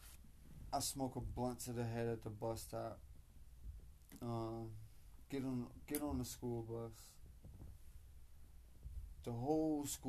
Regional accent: Philadelphia, Pennsylvania, United States; me, I'm from Philly. I'm, you know, I brought Philly attitude to Jersey

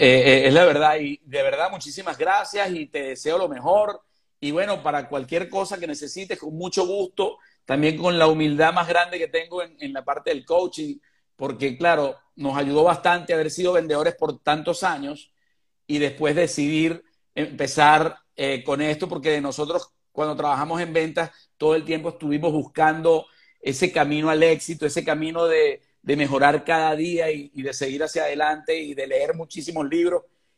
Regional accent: Guárico, Venezuela; now in Hollywood, United States; Soy venezolano. Mucho. Empecé a principios en Guárico.

